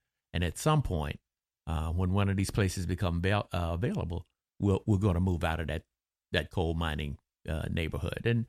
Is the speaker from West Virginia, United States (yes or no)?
yes; Affinity, West Virginia, United States; born there; I was born in Affinity, West Virginia, which is a coal camp. My father was a coal miner, and I was born in a one-room coal mining kind of shack.